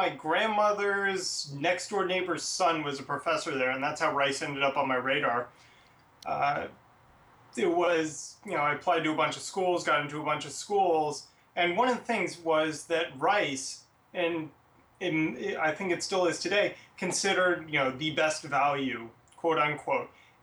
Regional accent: Washington, District of Columbia, United States; I actually grew up here in Washington, D.C. I was born at GW Hospital and grew up in the area.

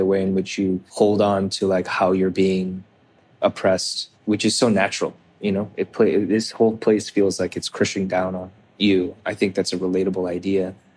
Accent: South Korea; now in United States; it's because I'm Korean American, it's because I'm an immigrant that I'm this way.

